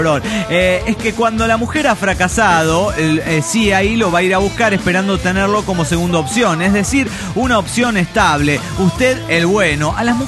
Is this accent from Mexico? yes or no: no; Mendoza, Argentina; born or raised there